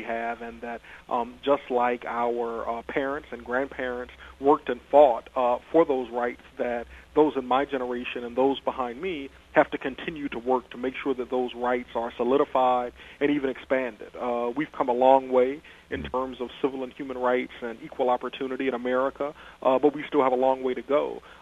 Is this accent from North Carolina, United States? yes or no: yes; Williamston, North Carolina, United States; I grew up in Williamston, North Carolina